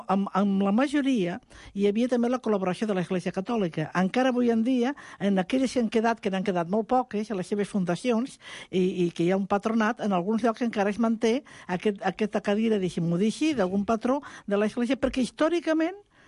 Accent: Tarragona, Catalonia, Spain; jo que provinc de Tarragona, Sant Fructuós

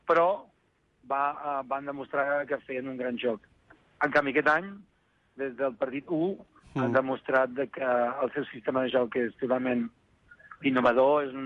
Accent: Vilafranca del Penedès, Catalonia, Spain; Som de Vilafranca, del Penedès

